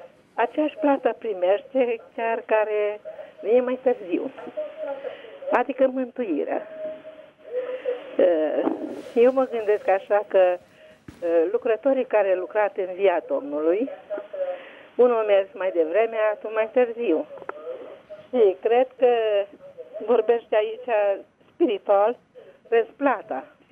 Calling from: Petroșani, Hunedoara County, Romania; sunt din Petroșan.

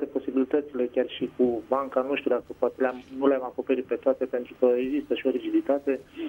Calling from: Pitești, Argeș, Romania; sunt din Pitești.

